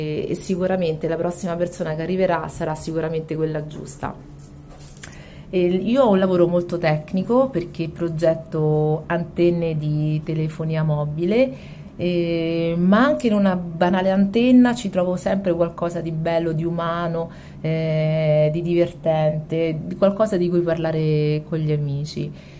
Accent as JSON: {"language": "Italian", "town": "Rome", "region": "Lazio", "country": "Italy", "said": "romana di Roma, anche se con origini del sud Italia, ma io sono di Roma."}